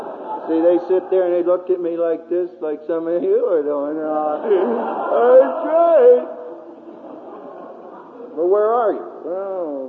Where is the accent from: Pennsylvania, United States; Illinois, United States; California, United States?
Pennsylvania, United States; Philadelphia